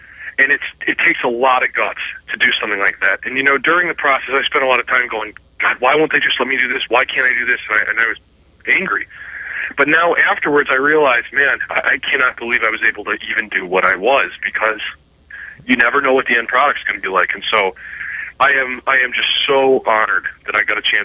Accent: Cleveland, Ohio, United States; I was a kid from Cleveland, Ohio, who had never made a film

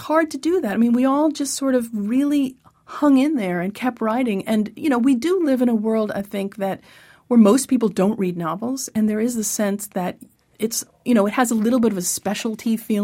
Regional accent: Syosset, New York, United States; I grew up on Long Island in Syosset, and all, otherwise known by its Native American name, Exit 43.

